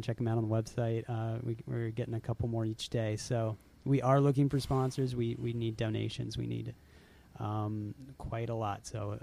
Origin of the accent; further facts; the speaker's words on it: Virginia, United States; I'm from Northern Virginia, and there's a few festivals down there that I remember going to when I was much younger